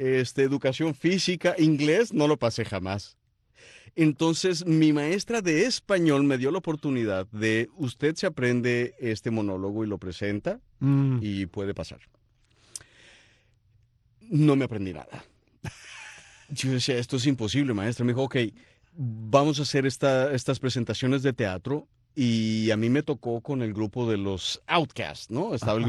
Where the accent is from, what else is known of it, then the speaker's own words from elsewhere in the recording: Chihuahua, Mexico; born there; Yo nací en la ciudad de Chihuahua